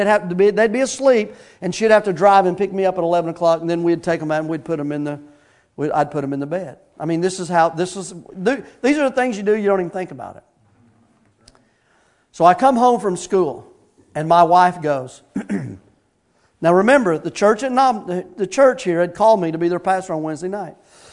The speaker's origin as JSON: {"language": "English", "town": "Soddy-Daisy", "region": "Tennessee", "country": "United States", "said": "Well, by the way, I'm from Soddy Daisy, Tennessee, so Nam Noster wasn't that big of a deal."}